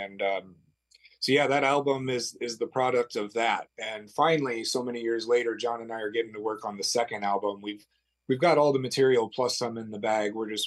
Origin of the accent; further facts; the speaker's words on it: Peoria, Illinois, United States; I grew up in Peoria and started this band in Northern California in 2013 or something like that.